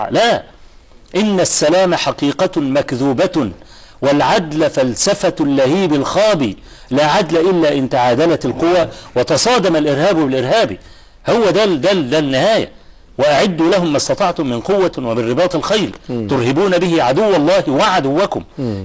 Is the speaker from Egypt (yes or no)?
yes; Egypt; في مثلا عندنا في مصر حصل مظاهرة في استاد القاهرة